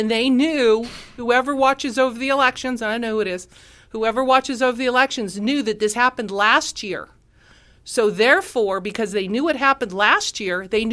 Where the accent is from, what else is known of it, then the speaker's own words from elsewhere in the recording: Minersville, Utah, United States; I'm from Minersville, Utah.